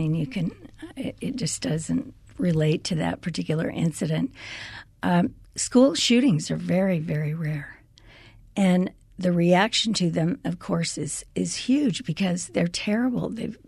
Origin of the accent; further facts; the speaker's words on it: the West, United States; I grew up here in the West. Guns were part of my family, hunting and so on.